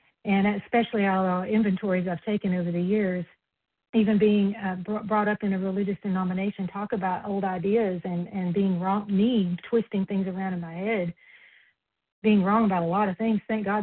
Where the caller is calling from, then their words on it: Tennessee, United States; Tennessee.